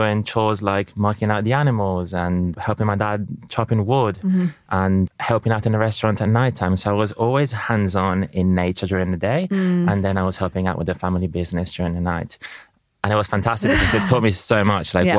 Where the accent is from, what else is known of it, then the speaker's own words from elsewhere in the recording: Tuscany, Italy; English is a second language; I'm Italian, I grew up in Tuscany, a small town near Florence.